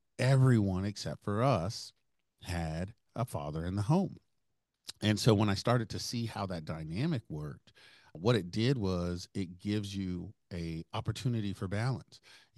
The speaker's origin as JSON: {"language": "English", "town": "Tulsa", "region": "Oklahoma", "country": "United States", "tie": "born or raised there", "said": "And so I grew up in North Tulsa, in Tulsa, Oklahoma, in the late 80s."}